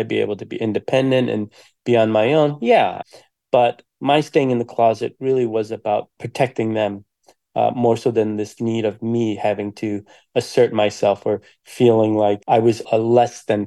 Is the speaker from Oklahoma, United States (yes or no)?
no; Detroit, Michigan, United States; moved away; I'm one of those people that did leave and didn't fight to improve my hometown, right? And to, you know, make sure that Detroit was coming back strong.